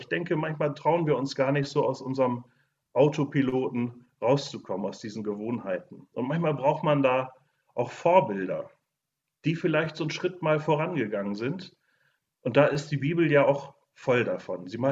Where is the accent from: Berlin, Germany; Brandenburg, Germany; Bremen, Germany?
Bremen, Germany; auch ich als Bremer, Norddeutsch